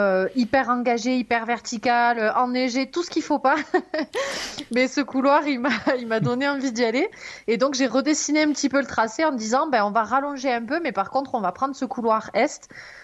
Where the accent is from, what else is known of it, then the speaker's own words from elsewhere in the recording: Font-Romeu, Occitanie, France; je suis originaire donc des Pyrénées-Orientales, de Font-Romeu.